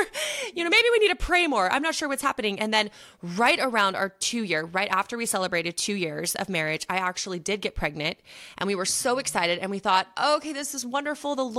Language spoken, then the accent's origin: English; Texas, United States; So like you said … from Texas over here in the US.